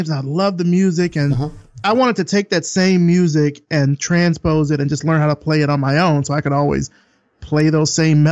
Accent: Selma, Alabama, United States; also born or lived in Atlanta, Georgia; Yeah, this is in Alabama. I grew up in Selma, Alabama. So I started off kind of learning it there. And then I went to college in Atlanta, Georgia at Morehouse College.

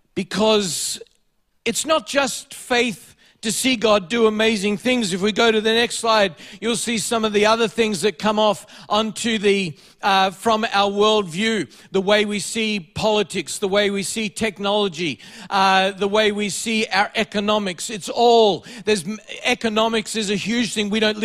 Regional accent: Australia; This is us. We are Australian. This is the way we do things. This is the way we think.

